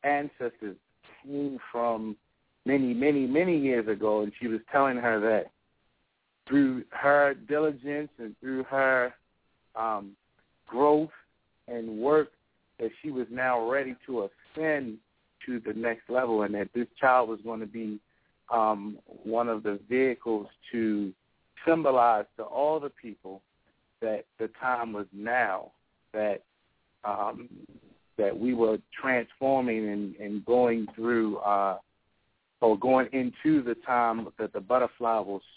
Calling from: Baltimore, Maryland, United States; from Baltimore.

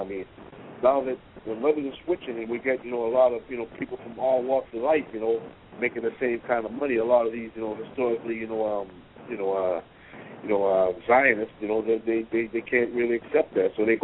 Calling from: Boston, Massachusetts, United States; I'm calling from Boston.

